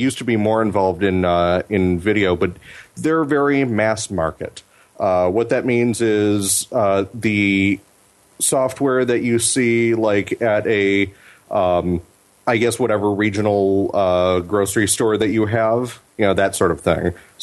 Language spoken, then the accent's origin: English; Midwest, United States; I'm from the Midwest. Meijer would be a good example.